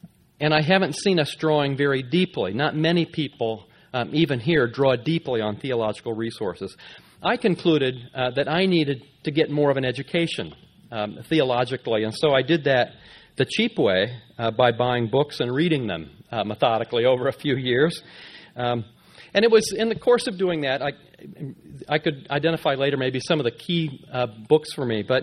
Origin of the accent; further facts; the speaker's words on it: Nebraska, United States; transferred to a Missouri Synod Lutheran college in my hometown in Nebraska.